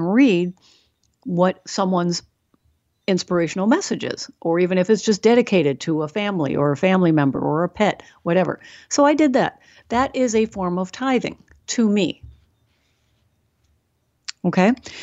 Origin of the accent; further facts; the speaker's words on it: Ireland; you know, I'm Irish, so, you know, I know a little bit about, you know, the ancient Gaels.